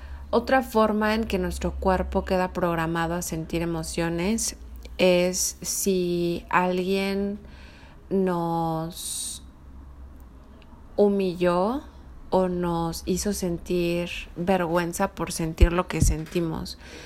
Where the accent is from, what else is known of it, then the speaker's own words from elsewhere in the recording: Mexico; yo crecí en México. En México las novelas era algo perfectamente normal.